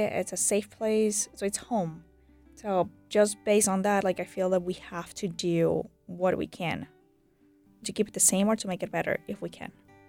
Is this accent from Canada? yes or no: no; Caracas, Capital District, Venezuela; now in Maine, United States; I'm from Caracas, Venezuela. I live in Maine.